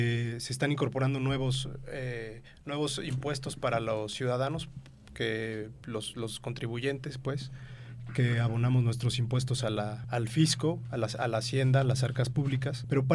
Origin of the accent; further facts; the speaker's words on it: Mexico; yo que vengo de México